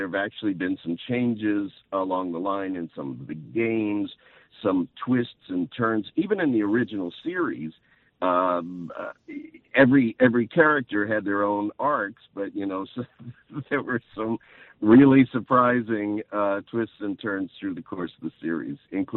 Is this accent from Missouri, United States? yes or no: yes; St. Louis, Missouri, United States; Let me just say, St. Louis is my hometown, and any time to visit telephonically or cyberspatially or any other way makes it a good day for me.